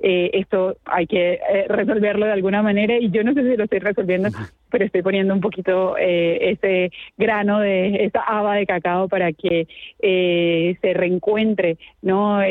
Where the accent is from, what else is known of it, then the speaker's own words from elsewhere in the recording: Spain; Entonces, cuando yo hablo que vengo de España